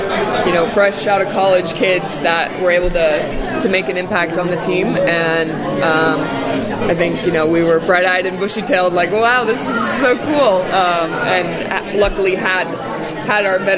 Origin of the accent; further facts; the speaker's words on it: Naperville, Illinois, United States; born there; I was born in Naperville.